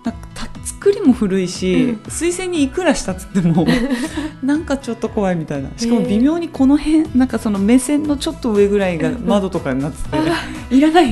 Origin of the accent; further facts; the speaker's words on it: Kagoshima, Japan; 私地元が鹿児島なんですけど